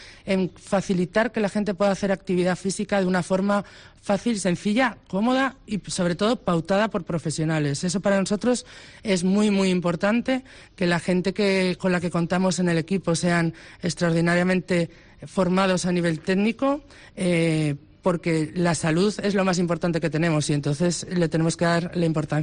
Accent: Cantabria, Spain; Nosotros somos de Cantabria, trabajamos en Cantabria y para Cantabria, ¿no?

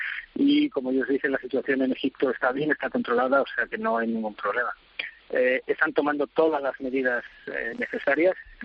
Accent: Spain; a todos los que somos españoles nos gustaría poder volver a España

